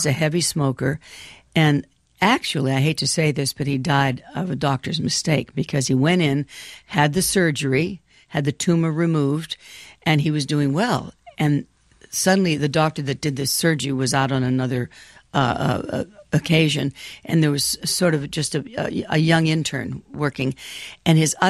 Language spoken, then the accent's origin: English; Smithton, Pennsylvania, United States; It's about 30 miles south of Pittsburgh. It's a very small town, 800 residents.